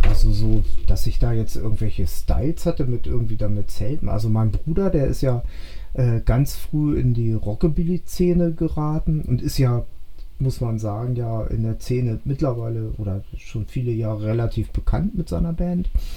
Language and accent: German; West Germany, Germany; also ich als Wessi